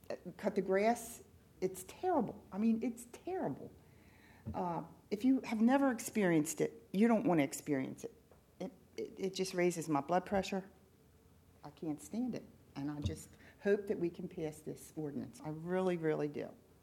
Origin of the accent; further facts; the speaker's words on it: Catonsville, Maryland, United States; It's like I'm from Maryland, Catonsville.